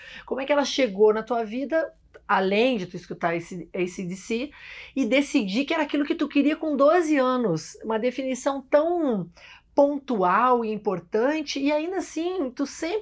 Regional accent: Brazil; now in United States; Nós duas somos brasileiras, vivemos aqui nos Estados Unidos há muitos anos.

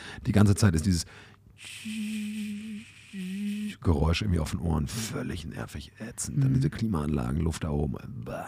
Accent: North Rhine-Westphalia, Germany; ich bin in Müller im Spelldorf groß geworden, da konntest du zum Duisburger Zoo spucken.

